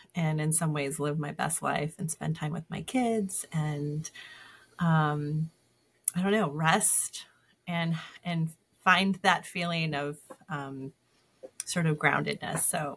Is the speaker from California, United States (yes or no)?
yes; San Diego, California, United States; moved away as an adult; also born or lived in North Carolina; I currently live in Massachusetts. I've been here since 99, went to school in North Carolina, and I was born and raised in San Diego, which is my home and where I dream of being again someday.